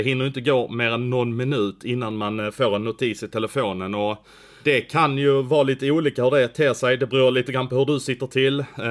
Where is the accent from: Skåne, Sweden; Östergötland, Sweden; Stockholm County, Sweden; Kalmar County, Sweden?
Skåne, Sweden; Jag är skåning så att vi åker inte skidor i Skåne.